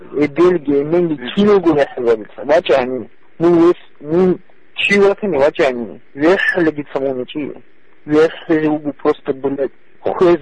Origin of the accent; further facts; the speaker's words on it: Dagestan, Russia; Я дагестанец, я тебе говорю.